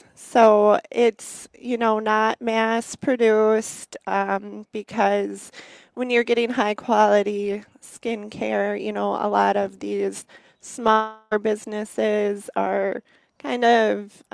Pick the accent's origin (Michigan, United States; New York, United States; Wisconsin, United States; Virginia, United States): Wisconsin, United States; Winter; I grew up in Winter, Wisconsin, which is just 45 minutes away, but I moved here during my freshman year